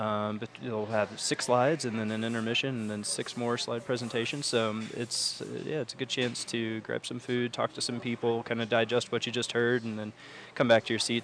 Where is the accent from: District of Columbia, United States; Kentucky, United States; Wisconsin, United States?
Kentucky, United States; Louisville; I was really excited that my hometown of Louisville, Kentucky, had an Ignite.